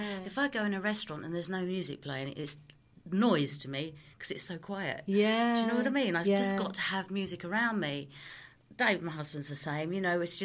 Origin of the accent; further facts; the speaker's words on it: London, United Kingdom; accent: Cockney; sing it in a Cockney accent because I'm a Cockney